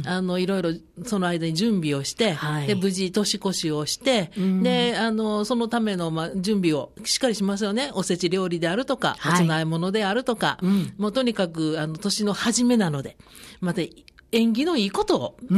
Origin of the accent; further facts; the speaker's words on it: Kobe, Hyogo, Japan; 神戸の出身なんですが、